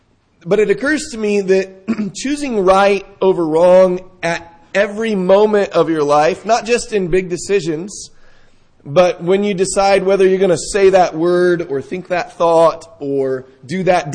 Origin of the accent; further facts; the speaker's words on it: San Diego, California, United States; When I was a teenager, growing up in San Diego, it was very hard to find people that wanted to do right that were my age.